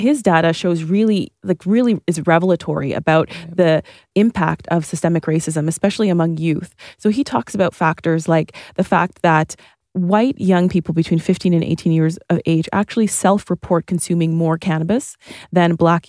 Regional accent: Toronto, Ontario, Canada; I grew up like in Northern Toronto on the border of Scarborough and North York, Victoria Park and Sheppard.

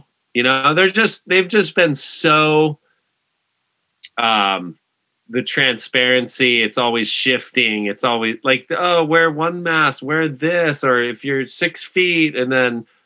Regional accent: United States; Hell no. No way, man. I'm a proud American. Just, and I live in California, dude.

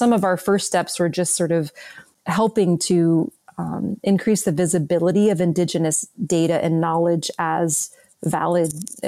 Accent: Pittsburgh, Pennsylvania, United States; I'm from Pittsburgh. We were told not really to eat fish when I was growing up because of all the industrial pollution.

